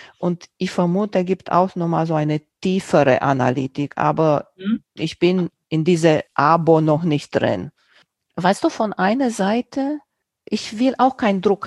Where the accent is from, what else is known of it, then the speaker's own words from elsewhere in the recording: Romania; first language Romanian; German is a second language; Ich bin nicht der Schreiber. Auch nicht in meiner Muttersprache, in Rumänisch.